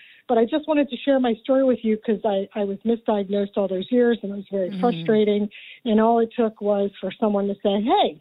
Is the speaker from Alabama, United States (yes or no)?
no; Philadelphia, Pennsylvania, United States; I'm from the Philadelphia area.